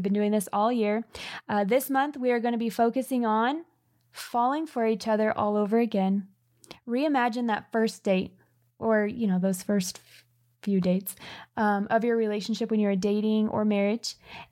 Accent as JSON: {"language": "English", "region": "California", "country": "United States", "tie": "born or raised there", "said": "We grew up in California."}